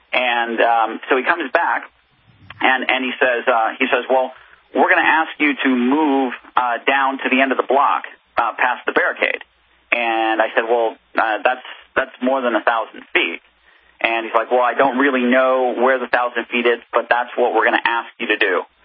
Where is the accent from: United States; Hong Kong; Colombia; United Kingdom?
United States; Arizona; moved away as an adult; now in New Hampshire, United States; And I lived in Arizona. I came from Arizona, and I moved to New Hampshire as part of the Free State Project